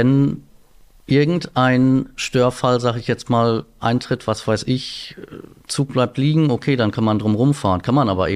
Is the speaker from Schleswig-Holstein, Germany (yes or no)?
yes; Husum, Schleswig-Holstein, Germany; bin aber jetzt seit 2019, also seit ziemlich genau 6 Jahren, wieder in Husum, weil ich gemerkt habe, das ist hier meine Heimat.